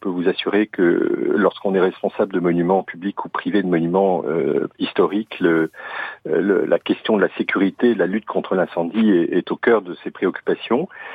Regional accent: Grand Est, France; Je suis lorrain

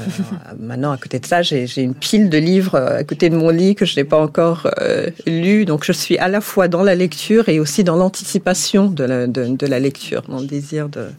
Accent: Burundi; also born or lived in Belgium; Oui, je parle déjà le kirundi, qui est ma langue natale, que j'ai appris du coup quand je suis rentrée au Burundi. Ma toute première langue était le français.

